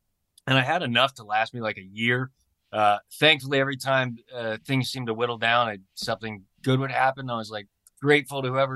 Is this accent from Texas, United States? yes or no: no; Illinois, United States; born there; So I was adopted from Springfield or Taylorville, Illinois. One of the two.